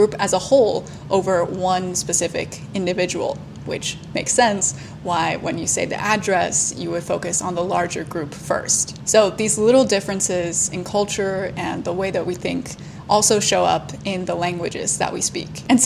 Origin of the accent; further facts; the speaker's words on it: United States; first language English; Growing up in America as a native English speaker, I never really questioned how English worked.